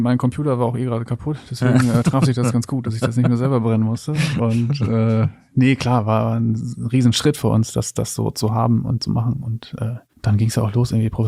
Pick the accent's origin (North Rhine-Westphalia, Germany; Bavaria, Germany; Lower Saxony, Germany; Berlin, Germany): Lower Saxony, Germany; Flachsmeer; Ich bin ja in Flachsmeer aufgewachsen, was zwischen Leer und Papenburg liegt und so.